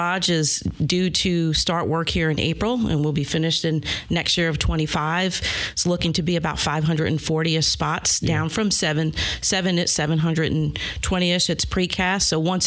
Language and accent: English; New York, United States; now in Clarksville, United States; Clarksville, and I'd be a great person to ask, given I am a transplant from New York.